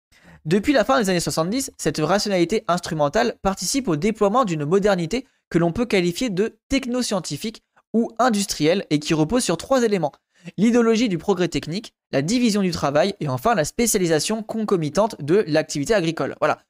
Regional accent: Hauts-de-France, France; accent: Picard; j'ai eu mon accent a beaucoup diminué, mais quand j'étais en gros en Picardie et que je suis allé à Bruxelles, les gens me le voyaient tout de suite que j'étais un campagnard, tu vois.

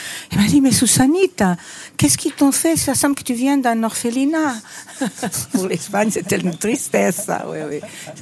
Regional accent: Porto, Norte, Portugal; French is a second language; Et on a été beaucoup influencés par les Anglais, so British, surtout ouais. de la ville d'où je viens, Porto.

